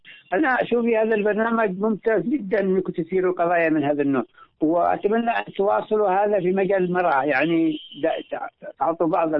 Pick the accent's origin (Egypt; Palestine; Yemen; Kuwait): Yemen; Al Hudaydah; أنا من الحديدة